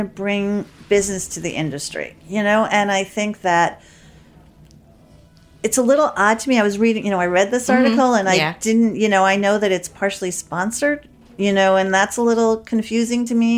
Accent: Manhattan, New York, United States; I grew up in Manhattan.

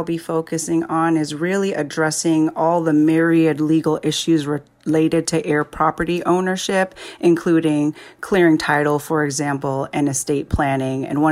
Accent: Jamaica; I'm originally from Jamaica.

